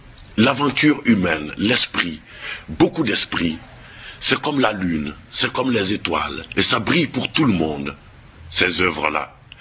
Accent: Mali; Avant, j'étais au Mali. J'étais dans mon pays. Je suis malien, j'étais au Mali

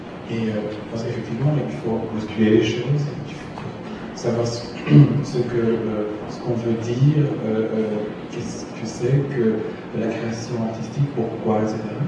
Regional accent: Belgium; je suis belge, je suis jeune metteur en scène, photographe, vidéaste.

